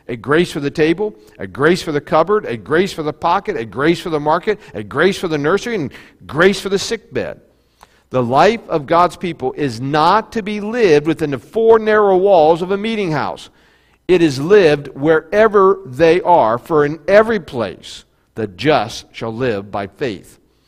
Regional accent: United States; Because we grew up in America and we are, and I say this in all love and kindness, we're fat and lazy as Americans.

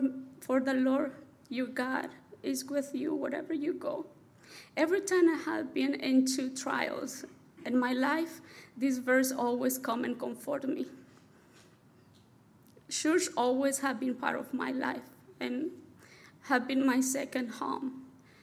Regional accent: Guatemala; and I'm from Guatemala.

